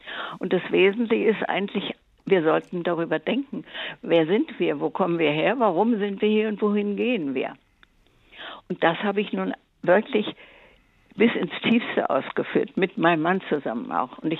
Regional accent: Silesian Voivodeship, Poland; moved away; 93 bin ich noch. Und habe also alles hinter mich gebracht. Ich komme aus Schlesien, vertrieben

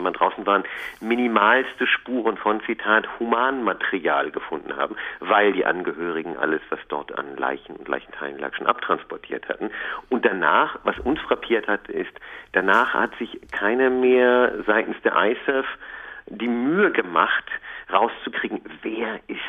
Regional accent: Germany; weil wir haben von vornherein gesagt, wir sind Deutsche.

